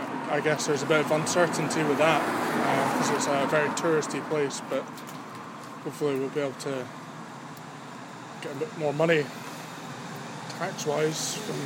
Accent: Edinburgh, Scotland, United Kingdom; I'm from Edinburgh, but I live here.

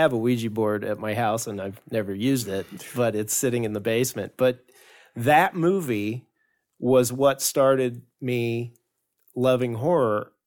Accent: Lincoln, Illinois, United States; Lincoln, Illinois.

